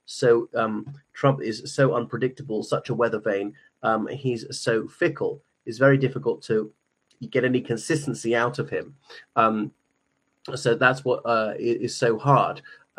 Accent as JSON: {"language": "English", "country": "Ireland", "said": "from Ireland."}